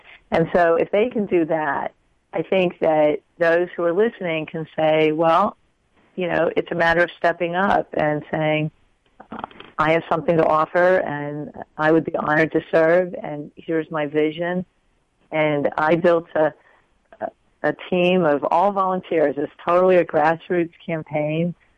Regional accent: Texas, United States; growing up in Texas, that my family was deeply involved in community

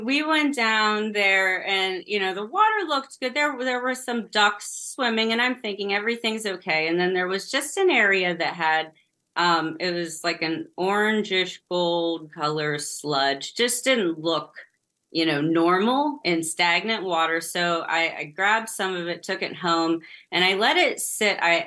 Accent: Salem, Ohio, United States; now in Coraopolis, United States; so right now I'm from Salem and I moved to Coriopolis in Pennsylvania. So I'm on the Ohio River.

